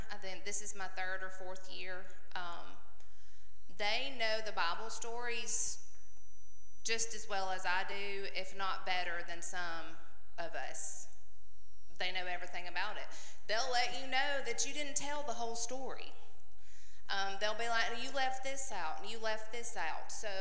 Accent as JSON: {"language": "English", "region": "Alabama", "country": "United States", "said": "They are still mesmerized that we come all the way from Alabama to spend a week in Utah doing this."}